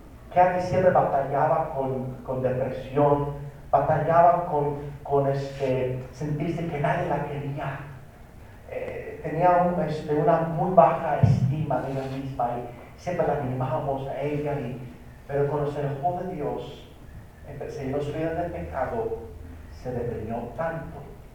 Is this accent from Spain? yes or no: no; United States; accent: pocho; La iglesia de habla inglés en Estados Unidos, allá crecí. Por eso hablo chistoso, porque crecí en Estados Unidos. Y no se me quiere quitar el acento de pocho.